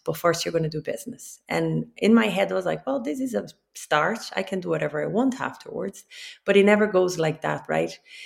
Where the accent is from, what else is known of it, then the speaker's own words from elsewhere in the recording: Rio de Janeiro, Brazil; I'm not going to say cold because I'm from Rio, but, you know, cooler, I suppose, winters.